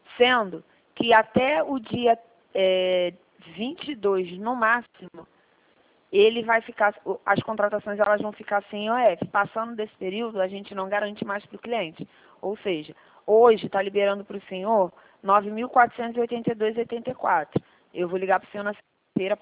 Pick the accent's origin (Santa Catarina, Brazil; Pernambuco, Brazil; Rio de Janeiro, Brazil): Rio de Janeiro, Brazil; Eu sou do Rio, tá? A gente trabalha aqui na 28 de setembro, em Vila Isabel.